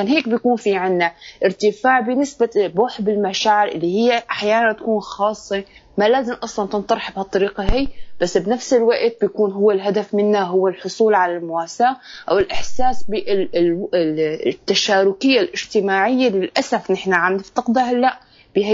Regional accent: Syria; او الاحداث اللي صارت عندنا بسوريا

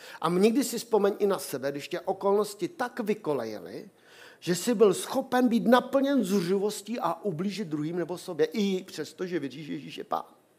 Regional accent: South Bohemian Region, Czechia; my jsme Jihočeši, že jo? Češi, Jihočeši.

